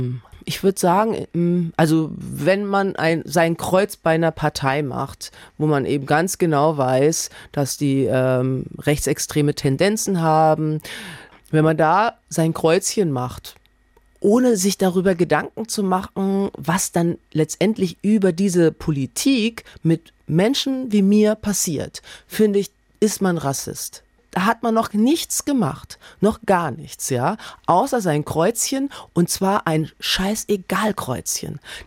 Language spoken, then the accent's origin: German; Kassel, Hesse, Germany; Ich komme aus Kassel. Nee, wo kommst du wirklich her? Ich komme aus Kassel.